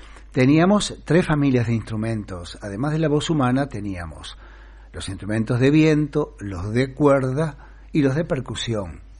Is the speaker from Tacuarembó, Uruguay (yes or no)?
no; Colonia, Uruguay; Yo vivía en el interior del Uruguay, yo nací cerca de Colonia del Sacramento